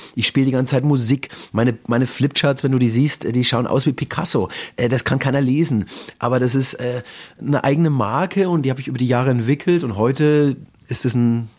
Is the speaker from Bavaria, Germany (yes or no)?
yes; Coburg, Bavaria, Germany; now in Barcelona, Spain; das ist wie bei uns in Coburg.